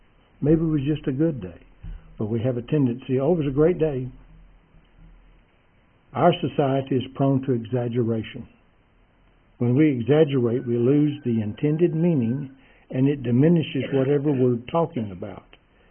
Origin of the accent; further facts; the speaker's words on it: Texas, United States; As a Texan, I'd like to just deviate for a moment to something that's a puzzlement, as they say. White horses. I was raised on a ranch, and I became very close to horses.